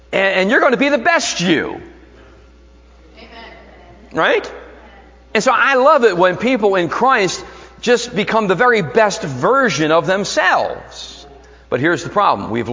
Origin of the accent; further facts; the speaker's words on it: Philadelphia, Pennsylvania, United States; I was born and raised in South Philly. And I had Philly in me.